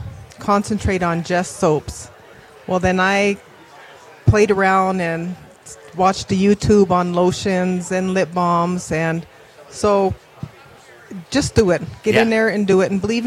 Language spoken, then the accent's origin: English; Montana, United States; We are both from Montana, born and raised. We have a cabin in St. Mary's.